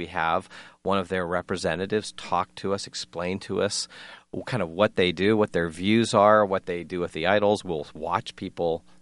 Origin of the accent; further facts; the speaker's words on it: United States; frankly, being an American, going into a Hare Krishna temple is kind of a weird thing.